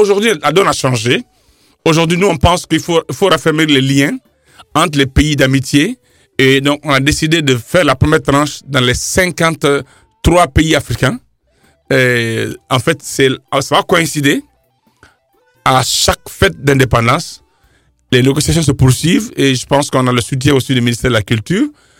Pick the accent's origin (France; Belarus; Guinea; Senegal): Guinea; mon pays, Guinée, est numéro 1 en spectacle live